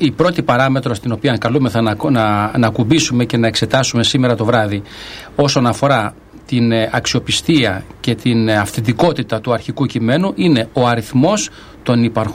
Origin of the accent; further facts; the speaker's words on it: Greece; ιδιαίτερα εμείς σαν Έλληνες έχουμε αυτή τη μεγάλη ευθύνη